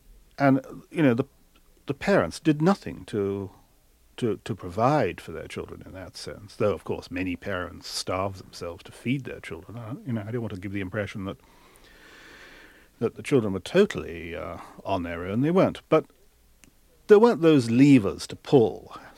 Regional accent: England, United Kingdom; And I am English. I mean, I can't pretend that I'm not.

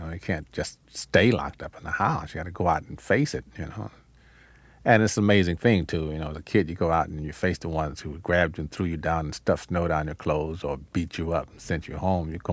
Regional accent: Charleston, Mississippi, United States; I came from Charleston, Mississippi. I mean, a little town where everybody, you know, the Africans have a saying, it takes a whole village to raise a child.

